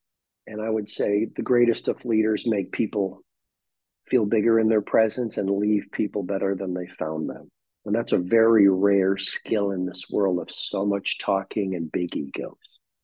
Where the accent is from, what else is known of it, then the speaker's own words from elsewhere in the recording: Port Hawkesbury, Nova Scotia, Canada; I was living in Port Hawkesbury, Cape Breton, Nova Scotia, my hometown.